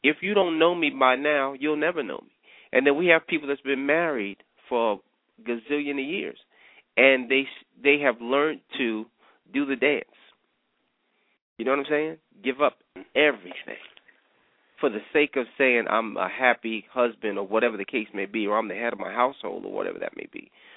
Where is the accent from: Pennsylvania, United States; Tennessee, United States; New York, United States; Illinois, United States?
New York, United States; I grew up in New York.